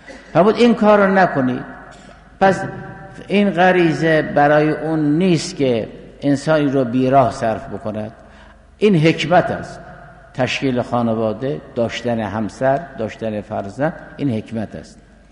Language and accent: Persian; Iran; ما هم آبای بون زرتشتی بود، ما هم ایرانی بودیم، ما هم ایرانی هستیم، منتها با اسلام قبول کردیم تو سرزمینی.